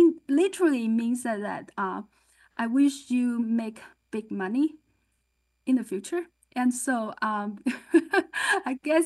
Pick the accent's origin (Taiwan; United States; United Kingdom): Taiwan; When I grew up in Taiwan